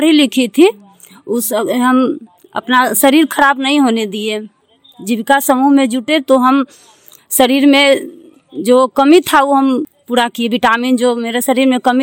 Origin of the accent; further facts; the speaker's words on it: Damodarpur, India; मैं दामोदरपुर की रहने वाली हूँ, सोनाली ग्राम संगठन के सचिव हूँ और मेरी उम्र लमसम 45 साल हो गया है